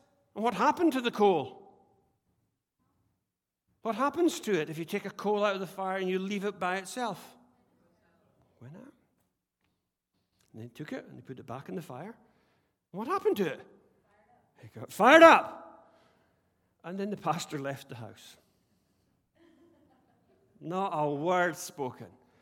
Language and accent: English; Scotland, United Kingdom; He's English and I'm Scottish.